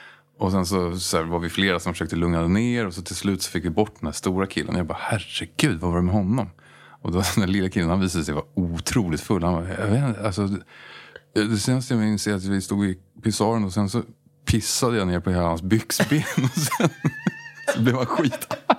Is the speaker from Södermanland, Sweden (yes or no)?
no; Djursholm, Stockholm County, Sweden; Jag växte upp i Djursholm, norr om Stockholm.